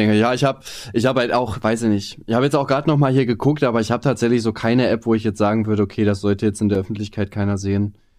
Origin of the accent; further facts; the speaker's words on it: Germany; Ich bin ein typischer Deutscher.